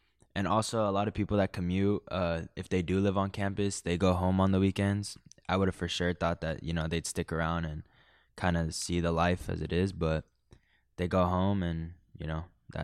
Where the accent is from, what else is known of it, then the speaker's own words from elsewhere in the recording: Phoenix, Arizona, United States; I'm from Phoenix, Arizona, and I'm a communications major that runs track and field and cross country for Dominican University.